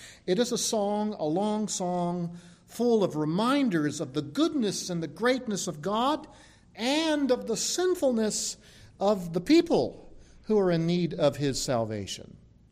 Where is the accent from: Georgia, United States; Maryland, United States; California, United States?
Maryland, United States; I grew up in Maryland, close to Baltimore and the District of Columbia